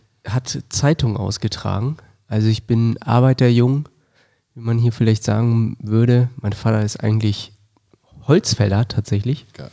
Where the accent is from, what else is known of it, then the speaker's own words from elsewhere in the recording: Wolfsburg, Lower Saxony, Germany; Ich bin ein Wolfsburger Jung und sozusagen, wer Wolfsburg kennt, weiß, es gibt zwei Dinge dort. Das Schloss und das VW-Werk. Halle 13 bin ich geboren, ja, am Band. Während der zweiten Schicht kam ich heraus.